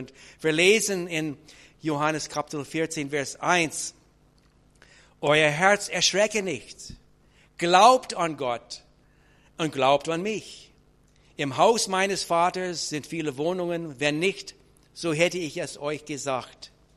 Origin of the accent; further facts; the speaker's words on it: Canada; moved away as an adult; now in Neustadt an der Aisch, Germany; meine Frau Carol. Wir kommen aus Kanada. Wir sind vor 35 Jahren hier nach Deutschland gekommen